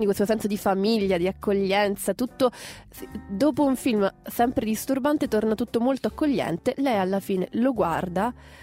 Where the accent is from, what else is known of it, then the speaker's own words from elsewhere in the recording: Sicily, Italy; tu sei calabrese, sono siciliana, quindi riesci a capire cosa significa.